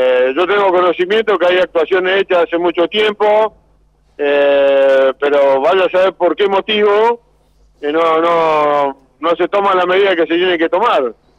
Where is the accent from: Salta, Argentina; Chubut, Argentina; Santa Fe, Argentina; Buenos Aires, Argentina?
Chubut, Argentina; Comodoro Rivadavia; nosotros somos de Comodoro.